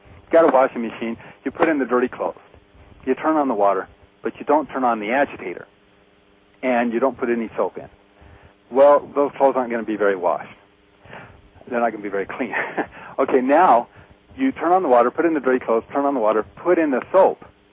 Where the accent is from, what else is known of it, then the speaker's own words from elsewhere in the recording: California, United States; now in Utah, United States; Yeah, I grew up in California, and I went to Utah skiing 1 year